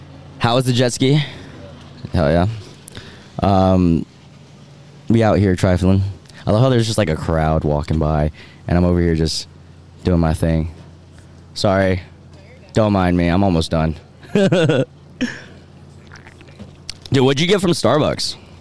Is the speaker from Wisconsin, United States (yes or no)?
no; Greensboro, North Carolina, United States; And I'm from Greensboro, so Greensboro doesn't really have like... We're like 3 hours from the beach, but 1 hour from a lake.